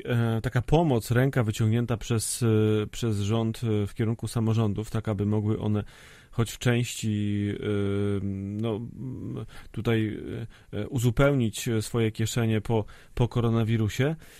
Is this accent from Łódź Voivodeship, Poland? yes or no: no; Lower Silesian Voivodeship, Poland; Swoją drogą to są moje rodzinne strony, więc zazdroszczę.